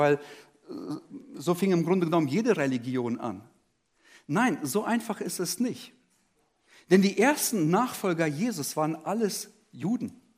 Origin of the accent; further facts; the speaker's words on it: Almaty, Kazakhstan; ich komme aus Kasachstan, aus der Stadt Alma-Ata.